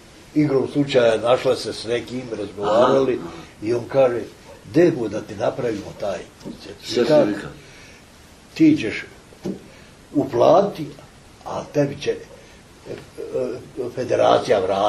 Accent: Bijeljina, Republika Srpska, Bosnia & Herzegovina; now in Tuzla, Bosnia and Herzegovina; ja došao sam iz Bijeljnje u Tuzlu, imao, brat mi je u Bijeljni

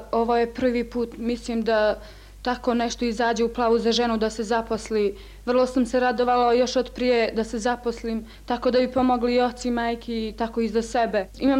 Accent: Plav, Montenegro; rodom sam iz Plava

